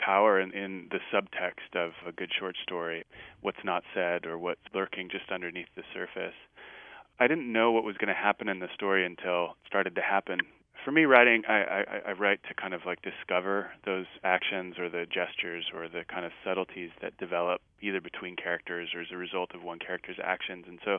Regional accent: United States; moved away as an adult; now in Sweden; But for me as an American, moving to Sweden when I did, in my early 20s, you know, the immigrant experience is always one of otherness or outsiderness.

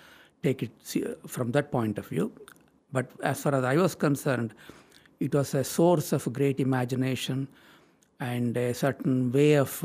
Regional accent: India; English is a second language; also born or lived in Germany; now in United States; I'm originally from India, but I did all my graduate studies in the United States. And then I was a research scientist at Germany, at the Max Planck Institute. And then I was invited to come here in 75.

